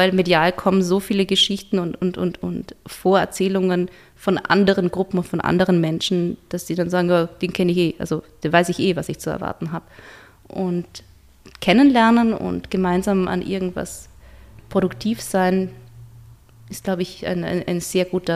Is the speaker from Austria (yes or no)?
yes; Hohenems, Vorarlberg, Austria; da ich ja im Sommer dann immer in meiner Heimatstadt bin, in Hohenems